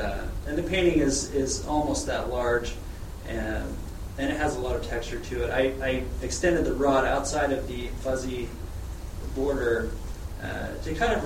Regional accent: Salt Lake City, Utah, United States; I grew up in Salt Lake. I had a younger brother born in Alexandria here, and also one born in Florida, but I was raised in Salt Lake.

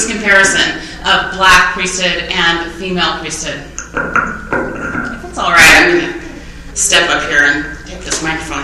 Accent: Logan, Utah, United States; I'm originally from Logan, Utah.

